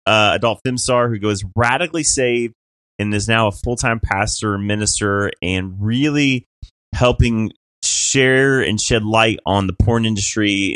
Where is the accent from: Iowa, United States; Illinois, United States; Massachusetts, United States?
Illinois, United States; Chicago; So I grew up around Chicago. So I know who my GOAT is.